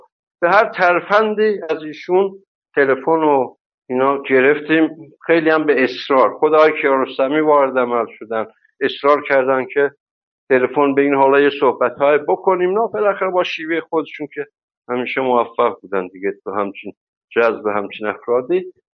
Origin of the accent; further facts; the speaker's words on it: Iran; من خودم ترکم دیگه